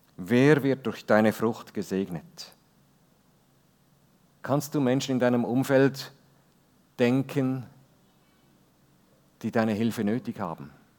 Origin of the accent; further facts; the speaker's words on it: Switzerland; ich bin ja auch Schweizer, ich weiß, wie das geht.